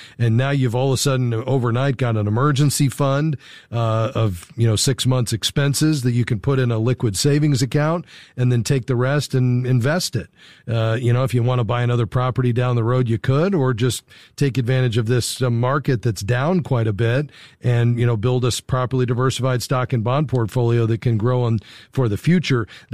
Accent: Florida, United States; I grew up in South Florida, so I know how appealing that is.

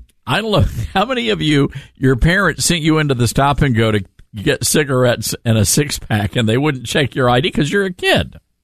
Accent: the South, United States; or I'm from the South, so if you had a good redneck joke, it was funny.

